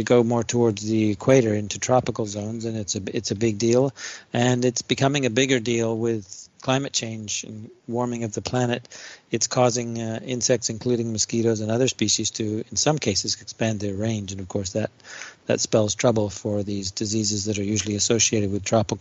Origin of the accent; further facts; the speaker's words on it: Canada; It's part of being a Canadian, I guess.